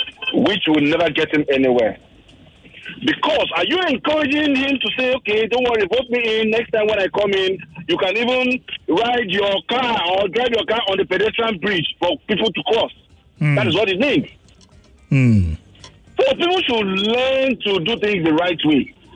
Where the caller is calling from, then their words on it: Lekki, Lagos, Nigeria; I'm calling from Lekki.